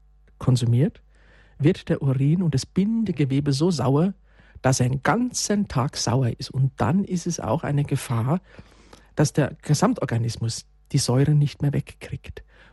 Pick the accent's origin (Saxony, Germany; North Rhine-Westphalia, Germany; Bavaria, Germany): Bavaria, Germany; wir kommen aus Bayern hier